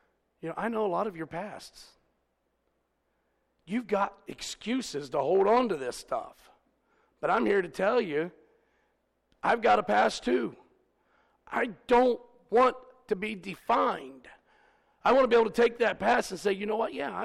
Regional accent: Ohio, United States; That's the only reason he liked me. I was from Ohio.

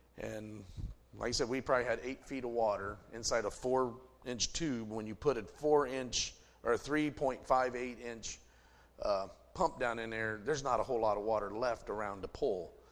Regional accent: West Virginia, United States; bless God, I'm from West Virginia, and I understand hillbilly.

